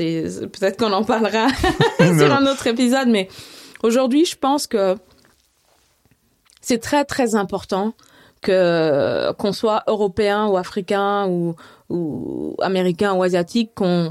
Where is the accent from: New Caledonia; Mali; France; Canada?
Mali; Moi, je viens du Mali et notre monnaie, c'est le franc CFA.